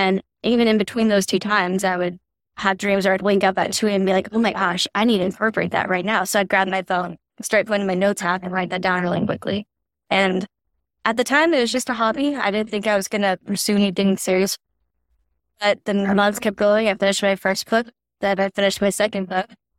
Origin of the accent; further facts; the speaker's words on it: Madera, California, United States; I grew up in a bookstore. My grandma introduced me to local books and bagels in Madera, California